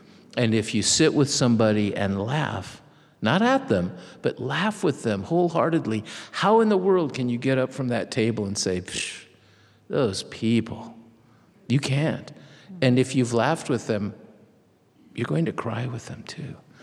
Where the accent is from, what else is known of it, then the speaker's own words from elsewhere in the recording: Mexico; accent: Mexican; It's no accident to me that in fifth grade, I lost my Mexican accent and started speaking like my mother.